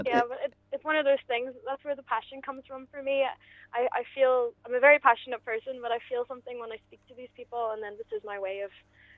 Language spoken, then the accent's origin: English; Bangor, United Kingdom; I'm from Bangor. I'm a Bangorian.